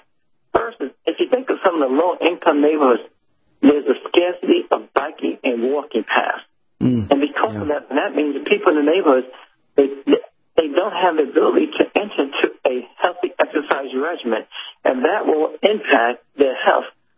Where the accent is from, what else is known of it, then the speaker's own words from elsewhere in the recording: Jamaica, Queens, New York, United States; I grew up in New York City in a town called Jamaica, Queens.